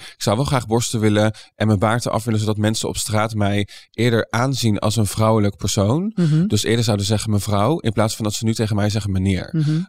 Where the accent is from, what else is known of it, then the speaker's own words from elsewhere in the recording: Doetinchem, Gelderland, Netherlands; born there; Ik ben geboren in Doetinchem.